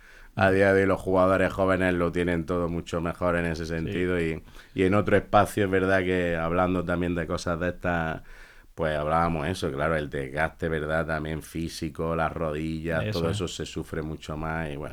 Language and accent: Spanish; Almería, Andalusia, Spain; born there; la mitad de mi sangre, digamos, que viene de ahí, del país de Guinea Ecuatorial, pero bueno, soy nacido aquí en Almería, uh-huh. En España.